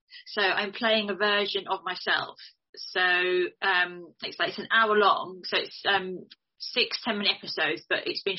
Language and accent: English; Eastbourne, South East England, United Kingdom; born there; now in Crawley, United Kingdom; I was born in Eastbourne.